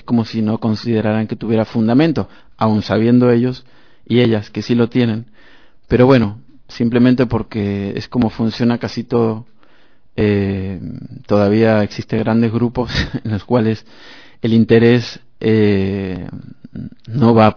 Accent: Argentina; now in Spain; como yo soy argentino, trabajamos muchos autores latinoamericanos

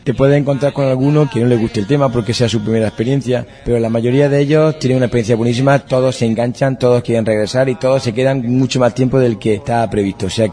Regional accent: Granada, Andalusia, Spain; yo soy de Granada y a mí las siestas no me las quita nadie.

